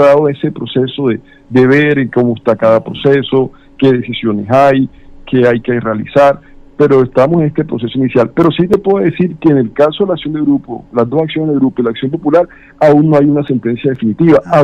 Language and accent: Spanish; Colombia; no solo como colombianos, sino como humanos